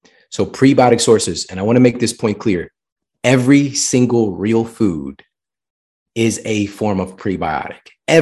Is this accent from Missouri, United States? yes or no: yes; St. Louis, Missouri, United States; And this was from my hometown. So it was St. Louis University.